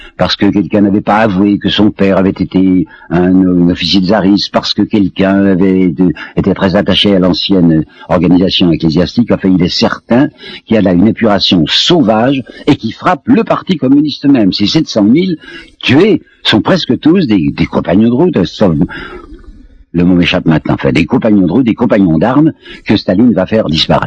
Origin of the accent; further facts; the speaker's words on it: France; je dis note parce que je suis français